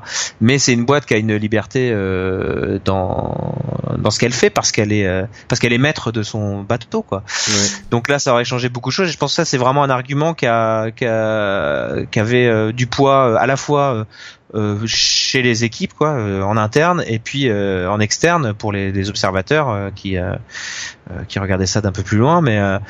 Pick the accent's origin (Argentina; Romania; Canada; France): France; c'était quelque chose qu'on regardait presque avec un peu de fierté aussi, parce qu'on est français.